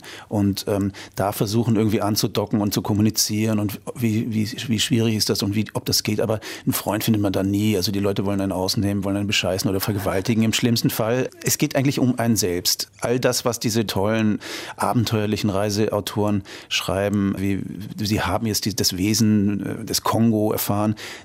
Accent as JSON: {"language": "German", "town": "Lüneburg", "region": "Lower Saxony", "country": "Germany", "tie": "born or raised there", "said": "Also ich bin geboren in Norddeutschland, also komme aus Lüneburg"}